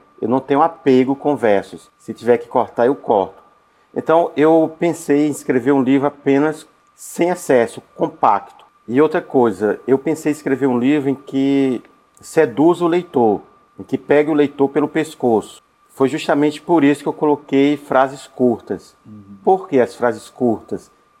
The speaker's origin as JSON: {"language": "Portuguese", "town": "Aurora", "region": "Ceará", "country": "Brazil", "tie": "born or raised there", "said": "Eu sou da região do Cariri, no Ceará, de uma cidade pequena chamada Aurora, que fica perto do Juazeiro do Norte."}